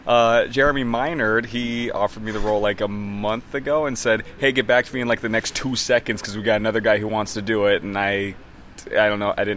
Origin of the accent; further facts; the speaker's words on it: Seattle, Washington, United States; No, I'm from the Seattle-ish area.